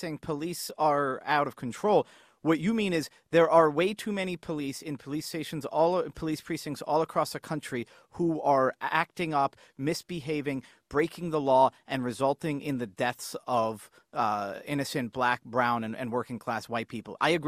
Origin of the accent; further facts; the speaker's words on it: New York, United States; When you see Al Sharpton, and I'm from New York, Josh. I'm old enough to remember a lot of the bad stuff Al Sharpton has done.